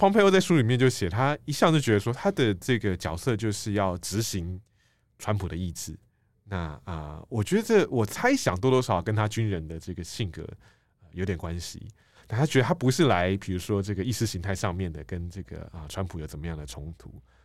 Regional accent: Taiwan; born there; 包括像我这样台湾出生的这样一个这个读者

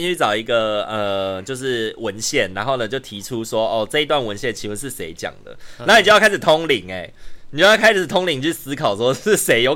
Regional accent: Taiwan; 然后身为一个台湾人

